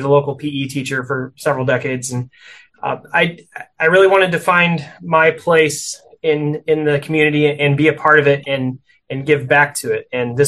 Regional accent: Collinsville, Illinois, United States; We have the world's largest ketchup bottle in Collinsville, and we're very proud of that.

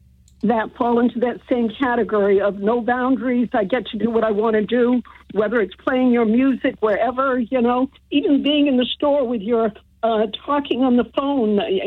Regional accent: United States; I'm free. I'm an American.

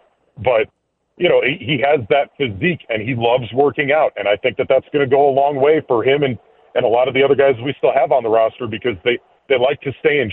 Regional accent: Pennsylvania, United States; I grew up in Pennsylvania.

